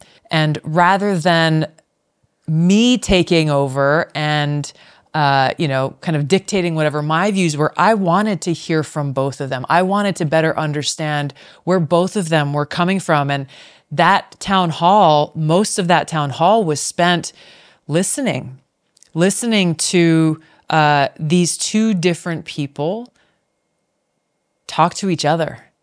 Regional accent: Hawaii, United States; I grew up in Hawaii, in a state that still has very restrictive gun laws. So I didn't have much exposure to firearms growing up.

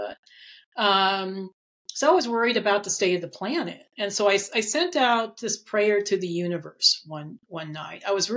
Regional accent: Colorado Springs, Colorado, United States; I used to live in Colorado Springs. That's actually my hometown.

